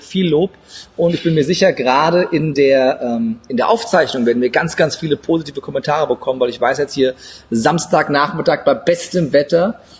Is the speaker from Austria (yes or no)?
no; Wiesbaden, Hesse, Germany; Weil ich zweisprachig aufgewachsen, leider. Ja. Ich bin in Wiesbaden geboren und aufgewachsen.